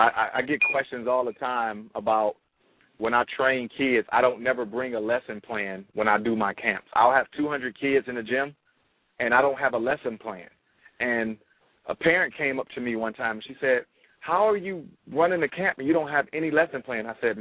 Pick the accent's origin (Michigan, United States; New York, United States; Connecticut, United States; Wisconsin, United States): Michigan, United States; Detroit; Because growing up in Detroit, all I knew was Detroit. I was sheltered.